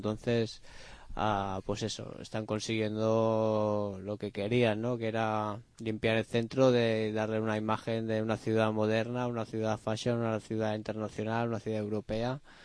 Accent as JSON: {"language": "Spanish", "town": "Barcelona", "region": "Catalonia", "country": "Spain", "said": "ah, ¿de dónde eres? Ah, es de Barcelona."}